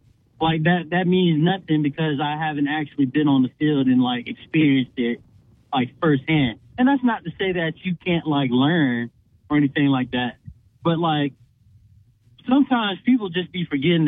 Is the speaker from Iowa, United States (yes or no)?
no; Florida, United States; I'm from Florida.